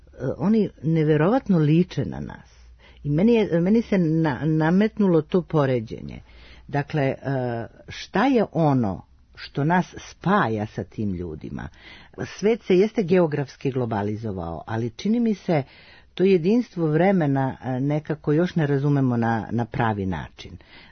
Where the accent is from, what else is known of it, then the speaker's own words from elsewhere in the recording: Požarevac, Southern and Eastern Serbia, Serbia; U mom rodnom gradu Požarevcu muzej baštini najlepše nalaze